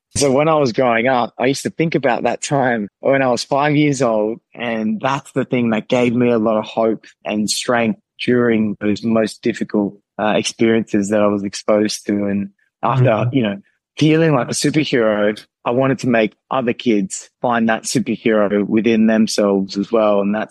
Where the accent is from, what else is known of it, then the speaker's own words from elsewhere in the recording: Australia; when I was born in Australia. I was removed from my biological parents from a very young age. I was taken into the out-of-home care and child protection system. I grew up, you know, in foster care